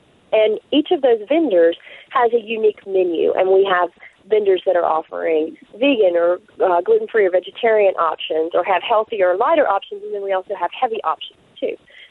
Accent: Virginia, United States; I grew up on the New and spent my early life there playing in the waters of the New River and Clater Lake

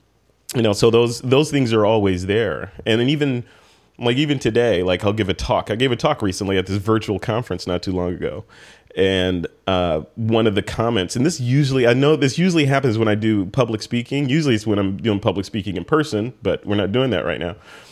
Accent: Chicago, Illinois, United States; growing up in Chicago, which is on the South Side, which is predominantly black, right?

